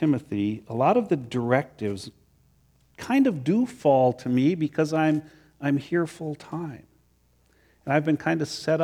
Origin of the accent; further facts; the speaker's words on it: United States; Because you see, that's what I'm like. I'm an American. Our forefathers knew about rebellion.